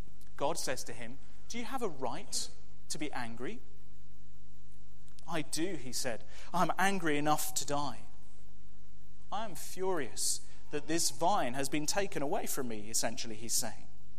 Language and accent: English; Wales, United Kingdom; Making sure I get to watch the rugby on a Saturday and that people know that I'm Welsh.